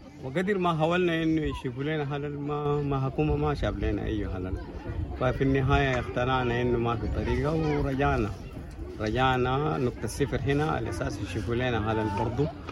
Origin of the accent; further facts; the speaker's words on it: Sudan; now in Ethiopia; أنا لاجئ من السودان، جيت أثيوبيا قبل سنة وهاية، وكنت في كومر وولالة وخلف وخامة بتاع الولالة.